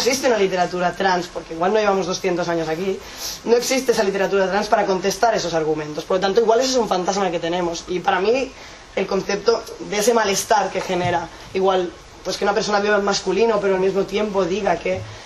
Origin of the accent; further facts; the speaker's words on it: Barcelona, Catalonia, Spain; vengo de Barcelona.